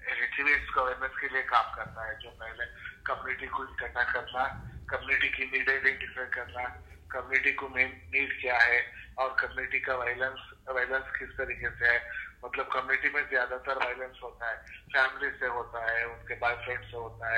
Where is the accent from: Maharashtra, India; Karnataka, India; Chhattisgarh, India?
Karnataka, India; Mysore; मैं मैसूर से हूँ